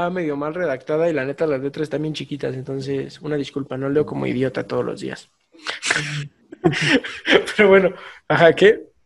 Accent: Michoacán, Mexico; ahora vamos con una de mi tierra michoacana

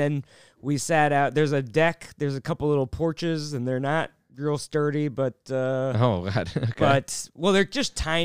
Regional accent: United States; ah, I'm from the States, all I got the photo. And she's like, don't they do this in the States?

